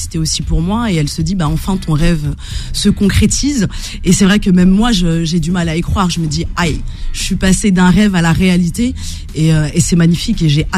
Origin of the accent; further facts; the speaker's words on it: Saint-Cloud, Île-de-France, France; born there; Ouais, 35 ans, je suis née à Saint-Cloud, je vis à Boulogne-Billancourt et je suis algérienne-guadeloupéenne.